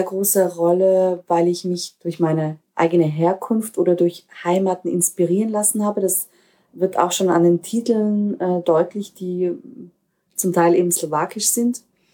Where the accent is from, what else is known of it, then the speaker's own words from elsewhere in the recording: Austria; okay, ich bin eine Österreicherin mit diesen slawischen Wurzeln.